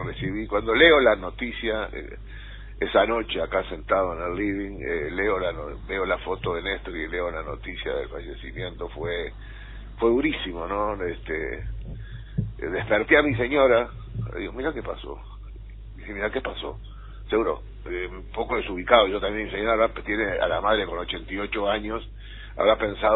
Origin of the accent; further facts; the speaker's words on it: Montevideo, Uruguay; yo soy de la Comercial y nacieron los dos conjuntos acá en la Comercial